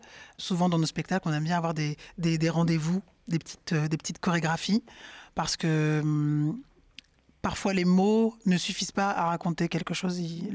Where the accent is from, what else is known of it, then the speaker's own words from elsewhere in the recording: Cameroon; Sur ma carte d'identité, je suis française, mais je suis née au Cameroun et j'y ai grandi.